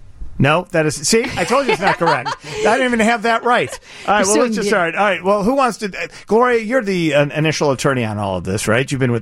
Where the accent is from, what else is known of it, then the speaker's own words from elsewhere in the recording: Chicago, Illinois, United States; as a Chicagoan who's incredibly frustrated by this entire case